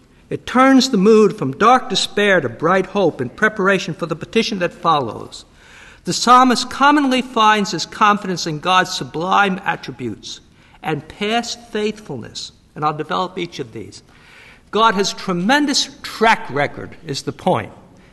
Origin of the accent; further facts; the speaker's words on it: Jersey City, New Jersey, United States; I grew up in Jersey City, back east, and we didn't have many parks.